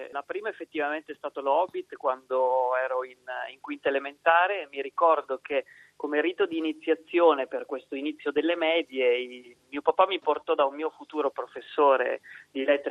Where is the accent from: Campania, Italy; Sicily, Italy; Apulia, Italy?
Sicily, Italy; nel coprifuoco della mia terra, la Sicilia, dove nelle prime ore del pomeriggio non si può fare nulla, soprattutto se siamo nel pieno dell'estate